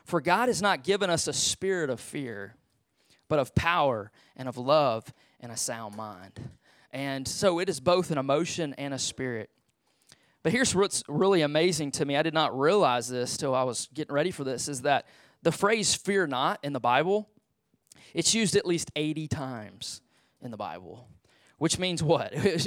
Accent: Silsbee, Texas, United States; I grew up in Beaumont, Silsbee, Texas, just up the road here

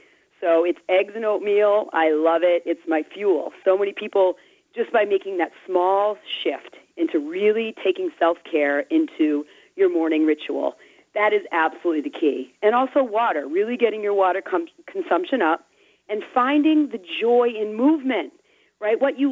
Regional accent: East Coast, United States; I'm from the East, so, you know, we're just all a bunch of, you know, the walking wounded out here on the East Coast.

